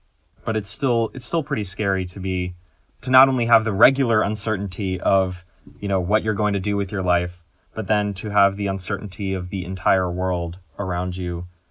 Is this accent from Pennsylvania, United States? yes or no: yes; Pennsylvania, United States; And I'm actually in my hometown in Bucks County right now because I worked as a poll worker in the election